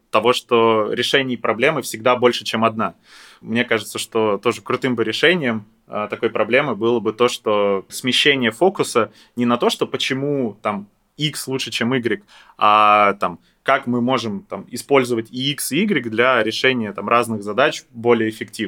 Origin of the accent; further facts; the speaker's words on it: Stary Oskol, Belgorod Oblast, Russia; born there; Я родился в прекрасном городе Старый Оскол Белгородской области.